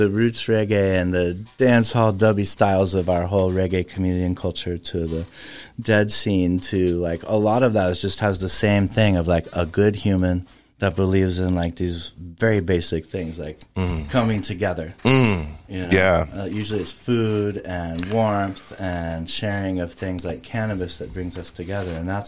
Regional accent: Long Beach, California, United States; I grew up down in Long Beach in a more urban environment, and there were a lot of things everywhere.

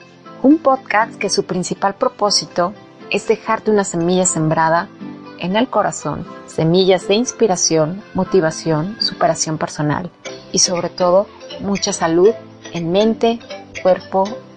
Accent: Puebla, Mexico; como saben soy de Puebla y ella también.

